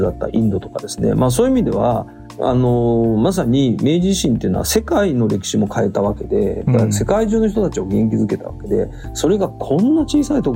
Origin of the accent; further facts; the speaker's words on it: Kobe, Hyogo, Japan; 私神戸の出身なんですけど